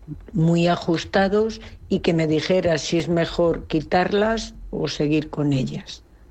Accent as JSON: {"language": "Spanish", "town": "Alicante", "region": "Valencian Community", "country": "Spain", "said": "de Alicante."}